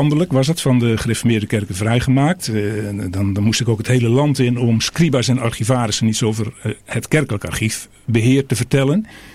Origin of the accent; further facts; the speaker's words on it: Zeeland, Netherlands; Nou ja, Zeeland, dat is mijn geboorteland. De provincie waar ik geboren ben, een tijd gewoond heb, gewerkt heb ook, ook in het archief.